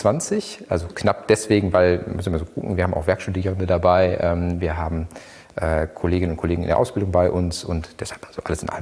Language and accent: German; North Rhine-Westphalia, Germany; Ich komme aus dem Ruhrgebiet